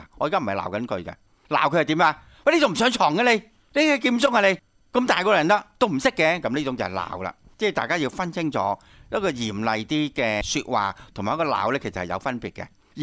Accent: China; 咁我哋中国人可唔可以咁样讲咧？我自己都唔赞成嘅。

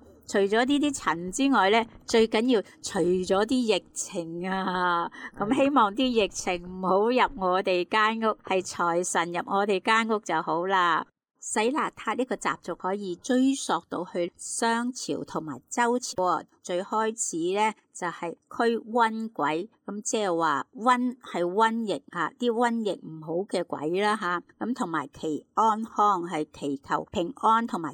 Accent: Hong Kong; 我哋香港人都用碌柚叶冲凉

